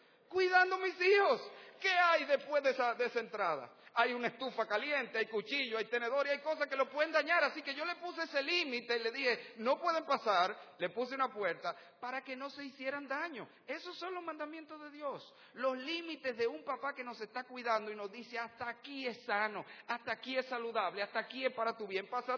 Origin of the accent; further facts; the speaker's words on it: Dominican Republic; Somos ciudadanos libres de República Dominicana.